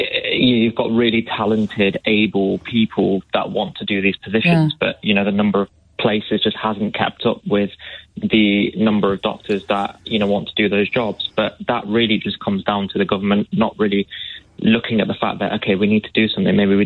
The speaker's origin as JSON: {"language": "English", "country": "United Kingdom", "tie": "born or raised there", "said": "You know, my parents have brought me up here. I was born in the UK, you know, but we are of Indian origin."}